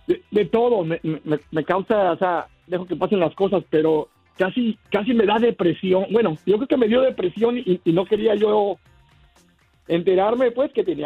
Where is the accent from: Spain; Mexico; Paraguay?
Mexico; Guadalajara, Jalisco; en México, yo soy de Guadalajara